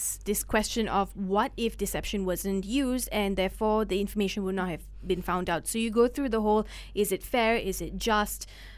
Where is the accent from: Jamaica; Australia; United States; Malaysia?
Malaysia; Penang; I'm personally from Penang and this happened on the mainland.